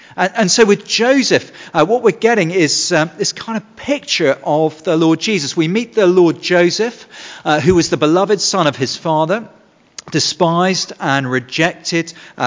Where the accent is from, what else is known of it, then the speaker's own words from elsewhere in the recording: England, United Kingdom; it's not just that we're English and we kind of feel a bit awkward talking about sex.